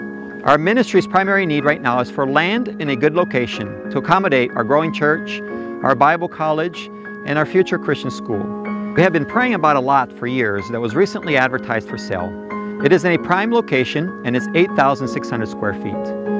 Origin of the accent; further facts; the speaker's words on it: Brazil; I had the privilege of being born and growing up in Brazil as a missionary kid. Since 2008, my family and I have served as church planting missionaries in this great country.